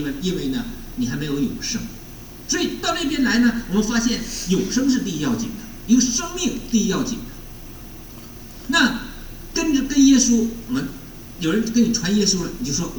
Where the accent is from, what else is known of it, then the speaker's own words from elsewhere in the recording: Liaoning, China; moved away as an adult; also born or lived in Harbin; 我是从国内来的，我是辽宁人，啊，后来是到哈尔滨工作，然后，20年前过来的，留学过来的。